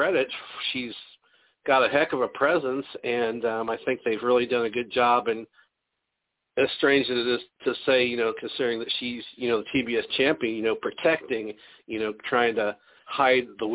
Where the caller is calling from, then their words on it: Beardstown, Illinois, United States; I'm calling from Beardstown. We're about 45 miles west of the state capital of Springfield.